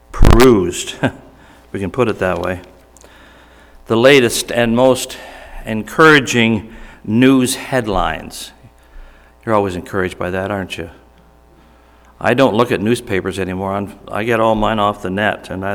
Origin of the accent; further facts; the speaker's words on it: Canada; we're from Canada.